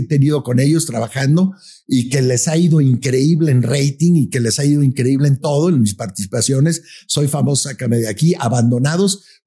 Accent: Guadalajara, Jalisco, Mexico; born there; yo nací en Guadalajara.

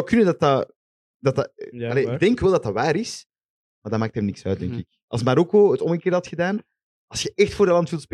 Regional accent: Belgium; Dus voor ons, voor wij als Belgen, uiteraard is dat spijtig.

